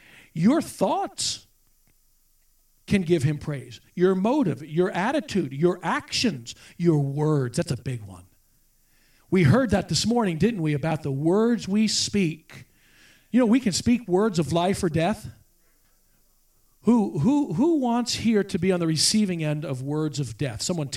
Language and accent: English; United States; I am an American after all, and Americans are Christians.